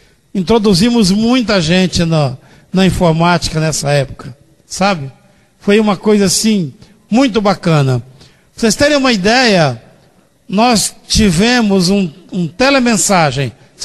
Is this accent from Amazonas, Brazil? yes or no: no; Uberaba, Minas Gerais, Brazil; Sou da cidade de Uberaba, Minas Gerais.